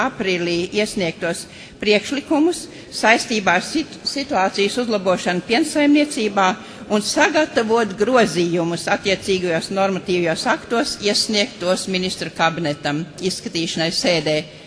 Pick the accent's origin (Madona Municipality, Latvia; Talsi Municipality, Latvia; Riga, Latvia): Talsi Municipality, Latvia; Talsi; un es esmu no Talsiem.